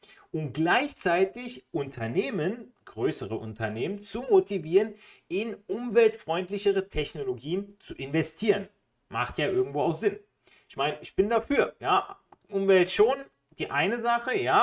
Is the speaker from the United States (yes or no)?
no; Italy; German is a second language; weil ich als Italiener würde sowieso kleines Auto gut mit parken in der Stadt